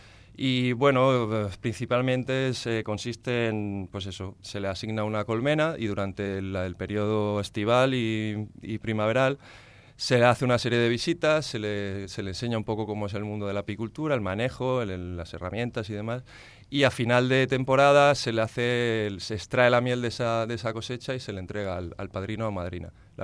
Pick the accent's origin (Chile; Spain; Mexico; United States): Spain; Villena, Valencian Community; Y luego en mi pueblo, en Villena